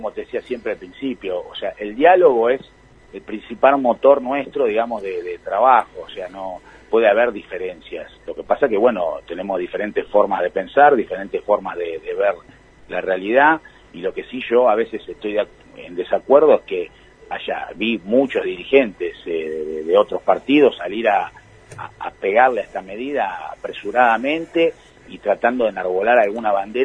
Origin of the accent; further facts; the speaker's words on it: Patagonia, Argentina; porque nosotros somos patagónicos, vivimos acá y representamos a la provincia y por supuesto a la Patagonia